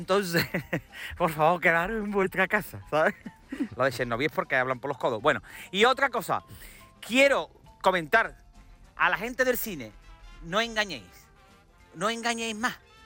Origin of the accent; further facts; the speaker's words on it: Andalusia, Spain; Mi pueblo es el Silicon Valley sevillano.